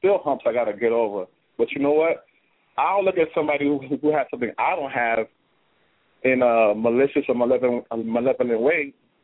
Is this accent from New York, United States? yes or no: yes; New York, United States; Yeah, I'm from New York.